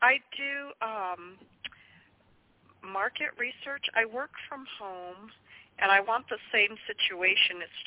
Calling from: New Mexico, United States; I'm in New Mexico.

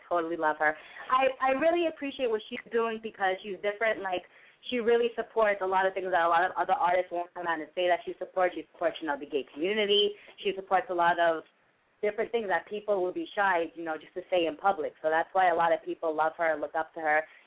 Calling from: Merrick, New York, United States; Hi, I'm calling from Merrick.

